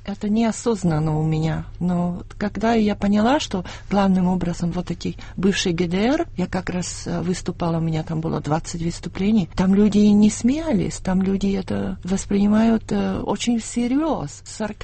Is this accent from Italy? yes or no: no; Slovakia; first language Slovak; Russian is a second language; И когда я приезжаю в Словакию, у меня голос становится низким. Мой родной язык, он резонанс идет со всего тела, действительно.